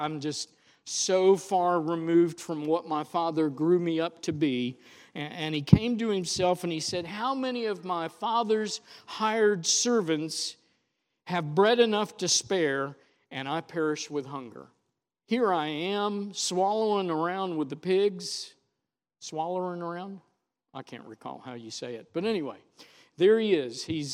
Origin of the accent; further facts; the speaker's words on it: Daytona Beach, Florida, United States; this city slicker, this beach bum, because I grew up in Daytona Beach